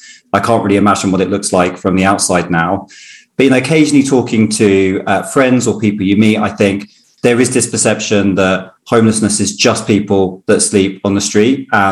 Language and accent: English; Cambridge, East of England, United Kingdom; now in London, United Kingdom; So I grew up in Cambridge and moved to London. So both pretty affluent cities, particularly London